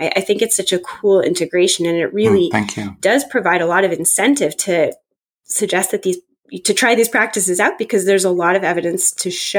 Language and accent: English; California, United States; I grew up in California if it's a comfort.